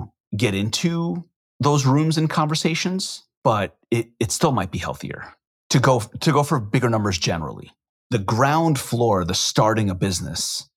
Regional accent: Israel; We're from Israel.

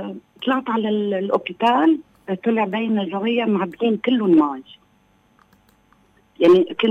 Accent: Lebanon; أنا مواطن من لبنان أكيد.

